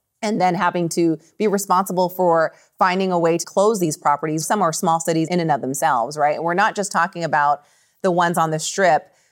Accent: Las Vegas, Nevada, United States; growing up in Las Vegas, we had the 1990 UNLV basketball team.

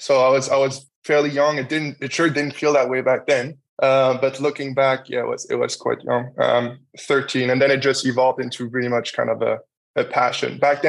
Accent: France; English is a second language; also born or lived in Germany / Cayman Islands; now in Jersey; I grew up in France first, and then during the financial crisis, me and my family moved to Germany. And that's where I stayed until 2020. And then I moved to the Cayman Islands.

